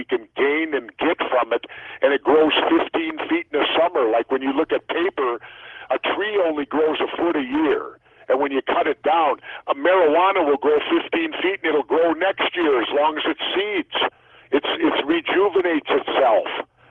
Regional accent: Minneapolis, Minnesota, United States; I grew up in South Minneapolis, and inner city

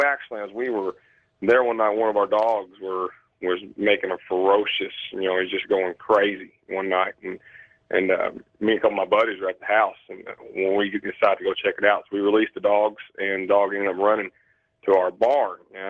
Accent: Oak Ridge, Tennessee, United States; I'm from Oak Ridge, Tennessee

